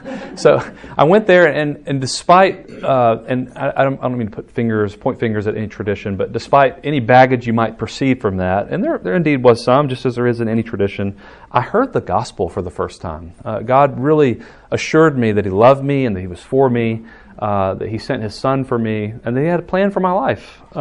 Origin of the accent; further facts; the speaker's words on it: Alabaster, Alabama, United States; So I'm from the Birmingham area. I grew up in Alabaster, so just south of here in Shelby County.